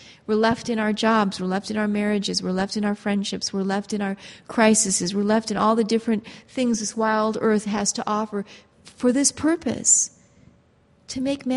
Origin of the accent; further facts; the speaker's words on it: United States; I'm an American, I'm a wife, I'm in a crisis, this is hard, pain hurts, I can't help it.